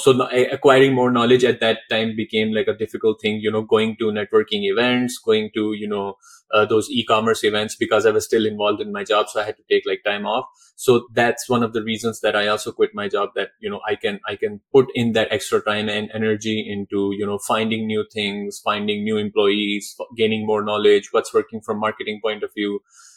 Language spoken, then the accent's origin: English; Pakistan; Since I'm a kid, my family, I'm from Pakistan